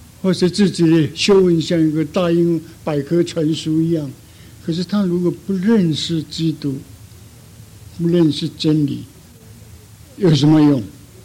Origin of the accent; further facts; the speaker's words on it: Fujian, China; 我是福建人